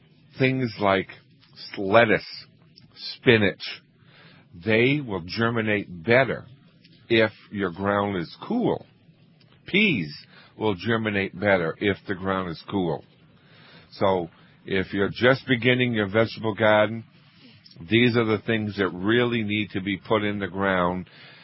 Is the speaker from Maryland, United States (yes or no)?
no; Kennebunk, Maine, United States; they are located on York Street in my hometown in Kennebunk, Maine.